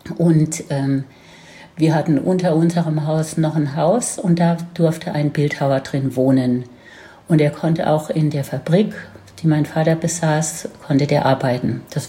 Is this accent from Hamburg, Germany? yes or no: no; Baden-Württemberg, Germany; accent: Badisch; ich hatte zwei Geschwister und bin im Land aufgewachsen, in der Nähe von Heidelberg, was man wahrscheinlich auch an meinem Dialekt noch hört.